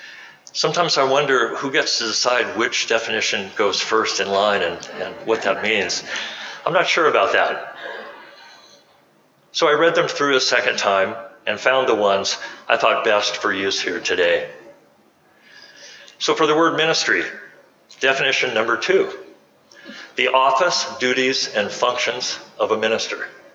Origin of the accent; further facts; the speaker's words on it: Pacific Palisades, California, United States; full of memories of attending St. Matthew's Parish School Kindergarten and later Sunday School in my hometown of Pacific Palisades, about 80 miles down the road.